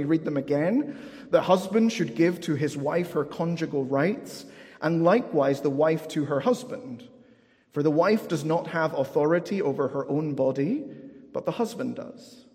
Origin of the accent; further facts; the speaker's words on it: United Kingdom; And it's okay to laugh a bit and be somewhat uncomfortable. We're British, it's fine.